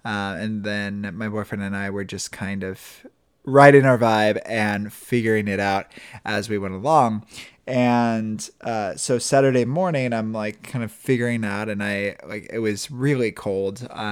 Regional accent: Midwest, United States; I kind of marvel at people from the Midwest, which I'm from the Midwest

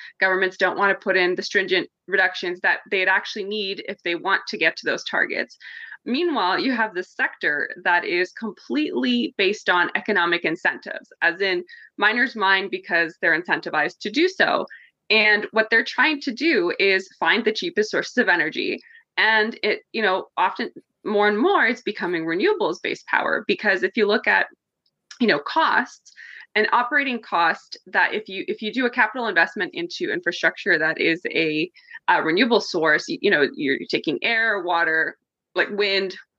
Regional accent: Canada; I was like, do you guys not know I'm Canadian?

